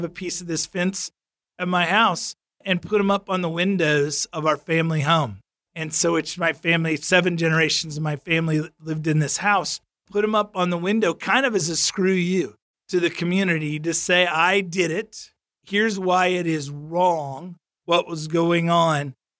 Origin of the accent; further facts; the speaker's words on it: Ozark, Missouri, United States; a lot of those headstones are still in the cemetery in my hometown in Ozark, Missouri